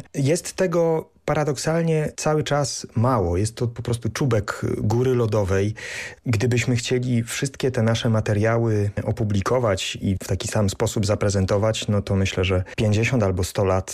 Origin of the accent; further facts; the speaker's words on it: Teleśnica, Subcarpathian Voivodeship, Poland; To jest 30 kilometrów od Teleśnicy, mojej rodzinnej miejscowości z kolei, nad Soliną.